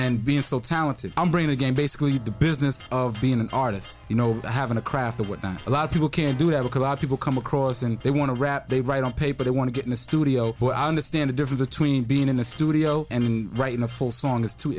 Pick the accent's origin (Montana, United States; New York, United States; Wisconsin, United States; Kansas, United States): New York, United States; New York City; I grew up in Wash Heights. When I grew up, it was like, you know, you had the break dances, the DJs